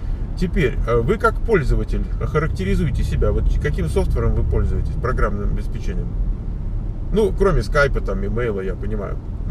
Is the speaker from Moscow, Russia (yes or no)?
yes; Moscow, Russia; moved away as an adult; Ты знаешь, в 20 лет я приехал в Киев из Москвы.